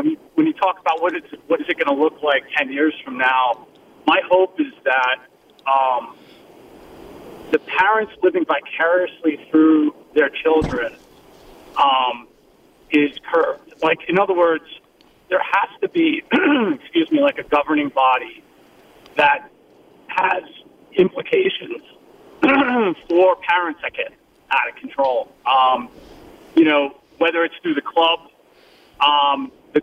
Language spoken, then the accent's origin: English; Long Island, New York, United States; I'm originally from Long Island